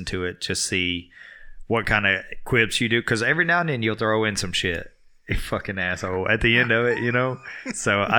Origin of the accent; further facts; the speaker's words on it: the South, United States; we're from the South, so we would go to like Sunday school and stuff.